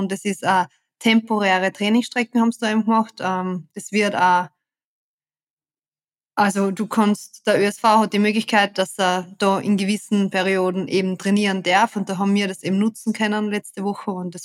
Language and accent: German; Austria; bei uns daheim in Österreich